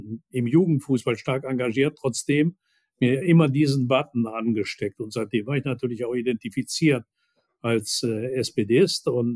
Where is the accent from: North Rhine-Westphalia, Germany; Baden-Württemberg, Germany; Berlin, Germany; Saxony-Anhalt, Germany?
North Rhine-Westphalia, Germany; Würselen; Meine Heimatstadt Würselen ist dann ein uralter Steinkohlenstandort.